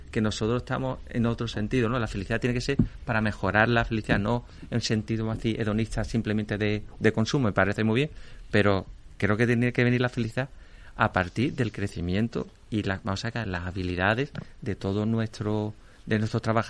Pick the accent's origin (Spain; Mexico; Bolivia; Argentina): Spain; Cádiz, Andalusia; yo que soy de Cádiz, evidentemente vengo de Cádiz